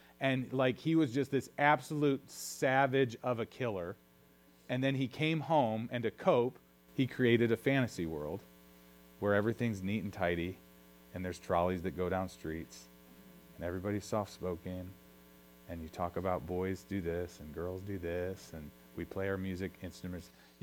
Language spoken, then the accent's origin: English; Cleveland, Ohio, United States; Okay, I'm from Cleveland, and that is a fantasy